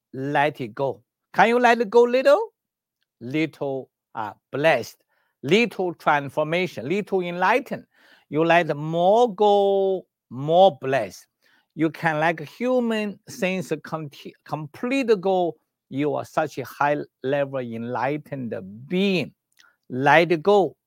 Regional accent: China; English is a second language; I come from China, three culture, Buddhism, Taoism, Confucianism.

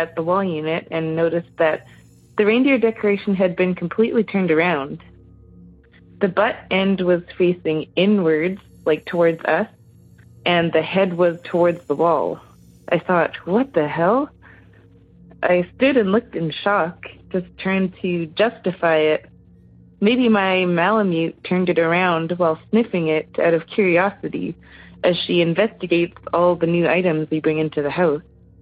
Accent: Flin Flon, Manitoba, Canada; I am from Flin Flon, Manitoba.

